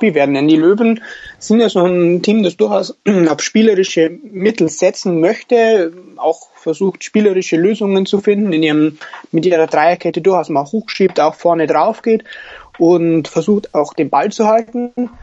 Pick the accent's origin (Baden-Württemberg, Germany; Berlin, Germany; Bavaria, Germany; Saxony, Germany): Bavaria, Germany; Regensburg; born there; ich bin gebürtiger Regensburger